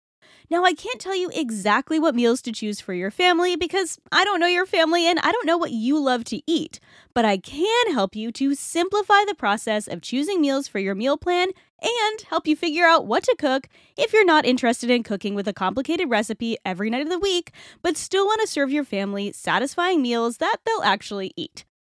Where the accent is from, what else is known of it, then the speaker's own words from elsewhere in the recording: Rhode Island, United States; I love the concept of anchors, not just because I'm from Rhode Island or because we're a sailing family